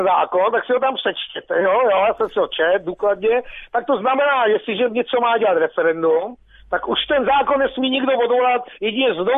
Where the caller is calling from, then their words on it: North Bohemia, Czechia; My jsme tady severočeský kraj, no